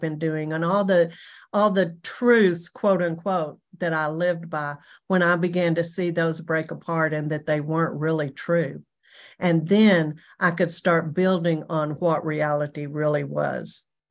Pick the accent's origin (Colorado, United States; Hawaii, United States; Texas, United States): Texas, United States; I'm from Texas. We know everything. We're bigger, badder, better. That's the way I'd lived my whole life.